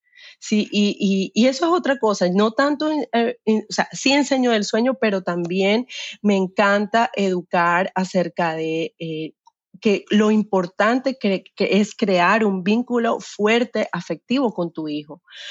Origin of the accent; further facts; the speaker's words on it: Colombia; moved away; Ahora estoy tratando de llegar a Colombia, yo soy colombiana